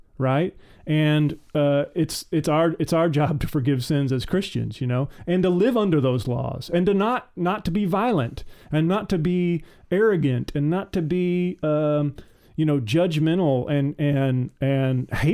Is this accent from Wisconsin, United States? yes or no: no; Texas, United States; I have a personal stake in it. I grew up in Texas.